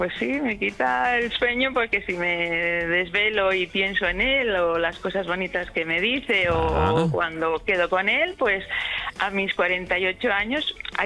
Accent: León, Castile and León, Spain; De León, soy de León.

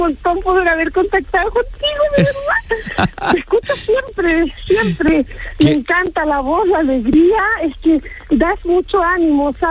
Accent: Chile; now in Spain; De Chile.

